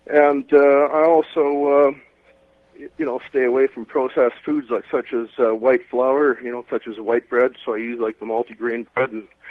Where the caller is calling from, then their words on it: Calgary, Alberta, Canada; Yeah, I'm calling from Calgary, Alberta.